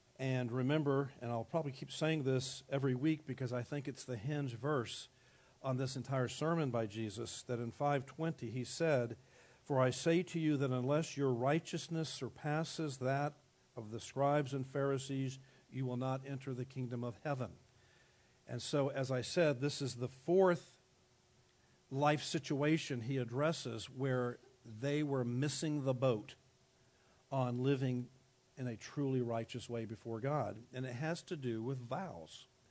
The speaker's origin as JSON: {"language": "English", "town": "South Miami", "region": "Florida", "country": "United States", "tie": "born or raised there", "said": "was 12 years old, growing up in South Miami"}